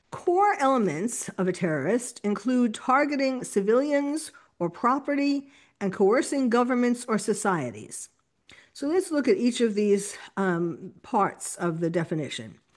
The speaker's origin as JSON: {"language": "English", "town": "New York City", "region": "New York", "country": "United States", "tie": "born or raised there", "said": "And I was born and bred in New York City, which is why I decided to become the terrorist therapist when 9/11 happened."}